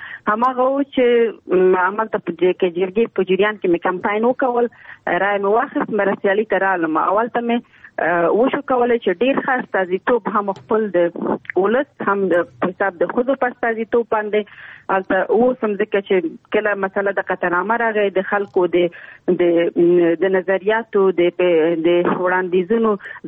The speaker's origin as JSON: {"language": "Pashto", "region": "Nangarhar", "country": "Afghanistan", "said": "ما چې ماته ویل چې ځکه چې مونږ دواړه د ننګرهار یو نو هغه نه کېږي"}